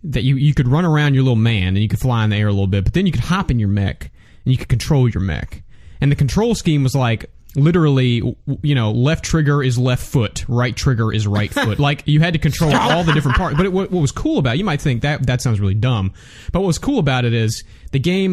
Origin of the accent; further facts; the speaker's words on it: Canada; What is it, because I'm Canadian?